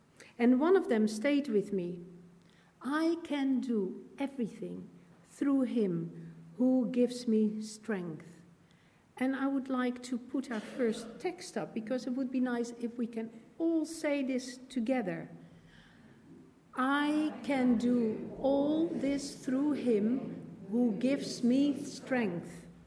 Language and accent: English; Netherlands; English is a second language; it was a time after returning to my hometown in the Netherlands, having spent some time living and working abroad.